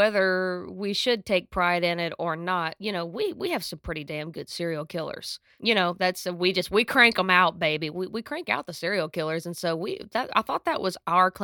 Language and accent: English; Oklahoma, United States; It's kind of like you and I grew up in Southeast Oklahoma, and so we had copperheads.